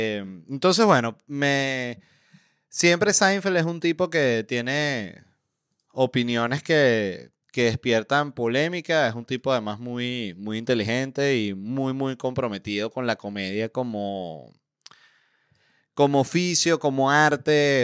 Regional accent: Venezuela; para todas las personas que somos venezolanos, y no solo los venezolanos, nos pasa a todas las personas que venimos de gobiernos autoritarios de izquierda

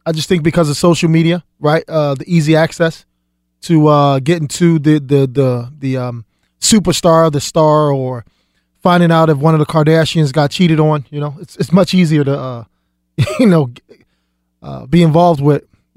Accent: Philadelphia, Pennsylvania, United States; listen, I come from Philadelphia.

